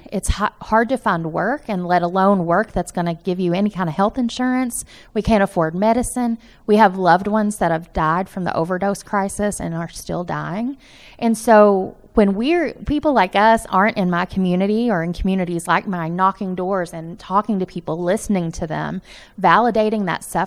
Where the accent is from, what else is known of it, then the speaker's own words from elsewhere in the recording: Appalachia, United States; because I'm from Appalachia, because I'm a white working class person